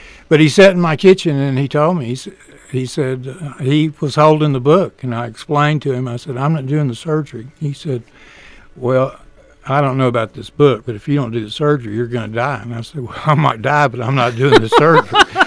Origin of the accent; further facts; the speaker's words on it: Louisiana, United States; And having been born and raised in Louisiana, this was totally foreign to me.